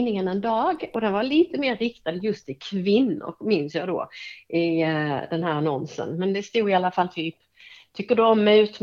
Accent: Hässleholm, Skåne, Sweden; Det är min hemstad.

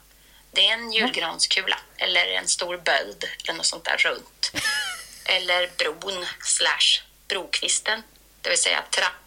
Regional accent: Sweden; accent: rikssvenska; Och jag är också syster till en assimilerad umebo. Och då har min rikssvenska alltid varit mål för en lågfrekvent krigföring.

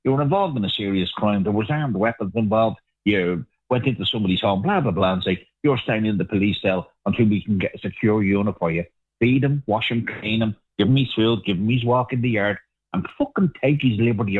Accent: Ireland; That's not our country now. That's not where we fucking live. That's not being Irish.

